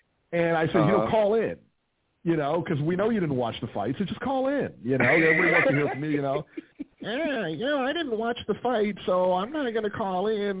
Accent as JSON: {"language": "English", "region": "Ohio", "country": "United States", "said": "And listen, I'm from Ohio, and I love Montana Love"}